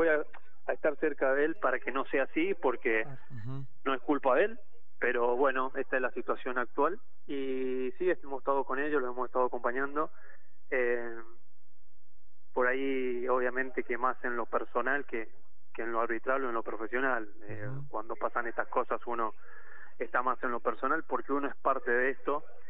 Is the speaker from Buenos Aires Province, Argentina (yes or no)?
yes; San Martín, Buenos Aires Province, Argentina; Hoy estoy en Capital, bueno, yo soy de San Martín, para el que sabe, hoy estoy en Capital